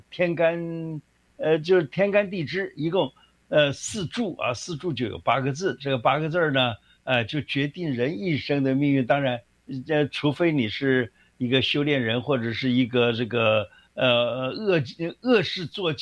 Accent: Taiwan; 所以我常常看到我们台湾人啊，也是哦，最近看到吃辣也是吃得很凶啊。

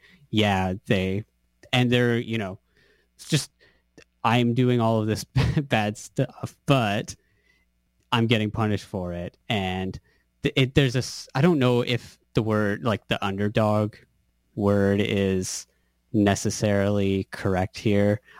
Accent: Canada; as a Canadian

